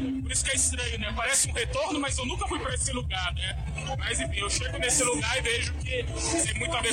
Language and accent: Portuguese; Brazil; A gente é brasileiro, ok, ok, né?